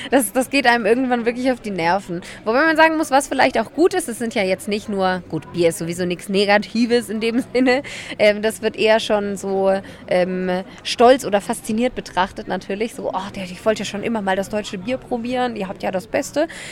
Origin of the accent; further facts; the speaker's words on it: Germany; weil ich das, glaube ich, auch in meiner Pflicht sehe, so als Deutsche, um rauszugehen und zu sagen, pass auf, wir haben da eine richtig dumme Vergangenheit